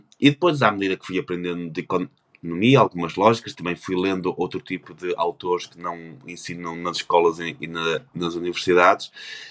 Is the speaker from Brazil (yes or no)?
no; Portugal; moved away as an adult; algo que contrastava muito com a realidade que eu vinha de Portugal, em que basicamente era o mesmo país sempre, o mesmo país estagnado